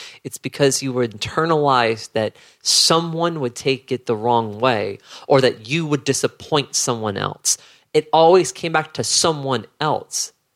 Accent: the South, United States; We didn't have anyone in a position of power looking out for our rights when we were growing up in the South.

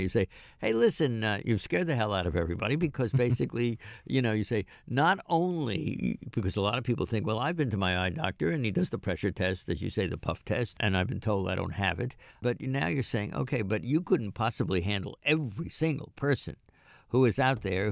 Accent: Great Barrington, Massachusetts, United States; you hang around my hometown in Great Barrington, they say, oh, you got to go down a special surgery and for a back, or you got to go to Boston.

